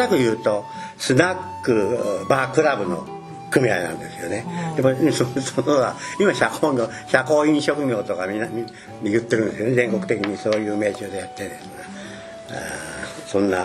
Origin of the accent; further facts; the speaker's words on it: Atami, Shizuoka, Japan; also born or lived in Tokyo; 全く小学校から、ずっと熱海なもんで、まあ生まれは熱海じゃないけどずっと学校もこちらなもんで、